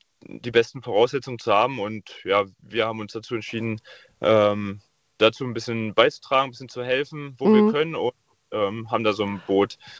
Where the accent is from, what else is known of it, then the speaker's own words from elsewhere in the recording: Schwedt, Brandenburg, Germany; born there; Also ich bin ja gebürtiger Schweter